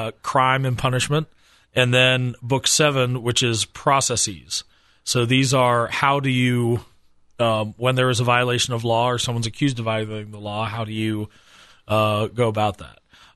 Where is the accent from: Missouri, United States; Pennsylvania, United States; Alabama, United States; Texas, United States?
Pennsylvania, United States; I grew up in Pennsylvania, so I went to Gettysburg a lot, and I love canons.